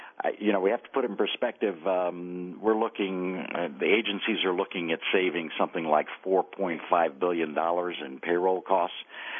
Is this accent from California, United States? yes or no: no; New York, United States; Yeah, I grew up in New York, and it was absolutely amazing.